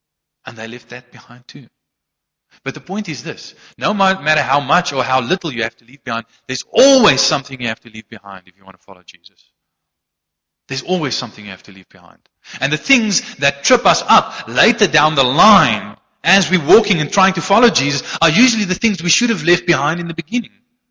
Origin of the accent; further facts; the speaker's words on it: South Africa; most of, you know, the Afrikaner boykies are like me, you know, they're quite big. We're from Dutch descent